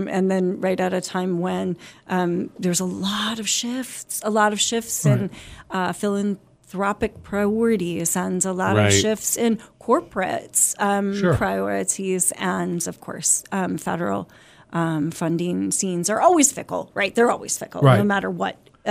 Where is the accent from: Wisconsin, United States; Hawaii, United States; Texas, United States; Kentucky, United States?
Wisconsin, United States; Milwaukee; moved away; So born in Milwaukee, Wisconsin, and lived in Wisconsin until the mid-90s.